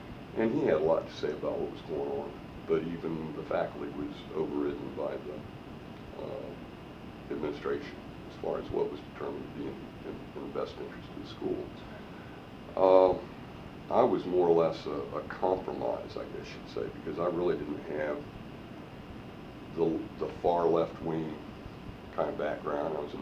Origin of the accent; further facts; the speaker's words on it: Florida, United States; born there; Well, I was born in Florida in Pinellas County. Probably three or four people that year. There weren't too many people in the middle of Florida.